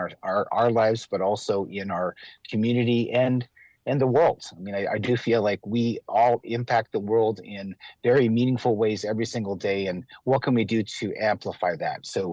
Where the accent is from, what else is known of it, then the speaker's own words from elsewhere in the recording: Alaska, United States; I'm from the Aleutian region in Alaska, Munugar Aleut, and I have a big passion for Indigenous health